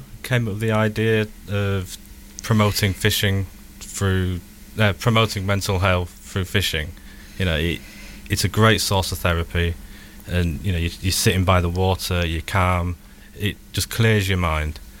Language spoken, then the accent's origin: English; York, Yorkshire and the Humber, United Kingdom; I grew up in York, so we had the River Ouse.